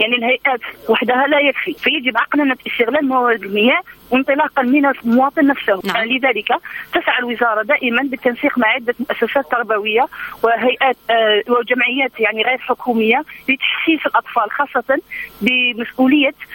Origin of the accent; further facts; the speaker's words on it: Algiers, Algiers Province, Algeria; born there; من مواليد 27 ابريل 1957 بالجزائر العاصمه